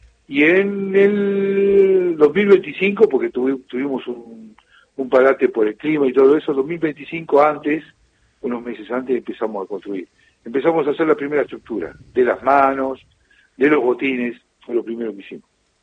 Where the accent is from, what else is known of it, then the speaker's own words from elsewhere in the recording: Argentina; Pero como buen futbolero esperamos que sea campeón mundial, ¿no?, como argentino.